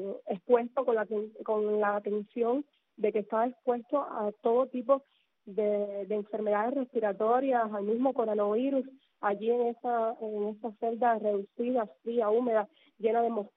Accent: Cuba; como buen cubano

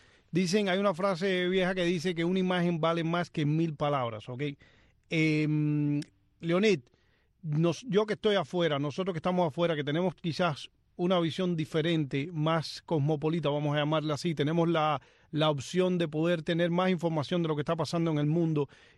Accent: Cuba; nosotros como cubanos

